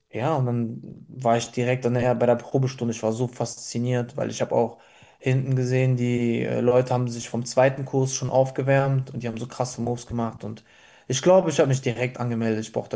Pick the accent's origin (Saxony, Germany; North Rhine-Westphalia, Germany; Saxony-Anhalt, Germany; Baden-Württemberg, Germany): North Rhine-Westphalia, Germany; Reit; born there; now in Cologne, Germany; aus Köln, gebürtig aus Reit, ist in der Nähe von Mönchengladbach. Bin 26 Jahre alt.